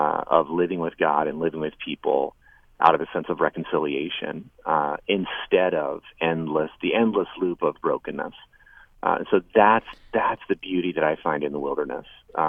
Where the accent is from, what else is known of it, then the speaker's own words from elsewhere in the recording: United States; I'm an American and I love my country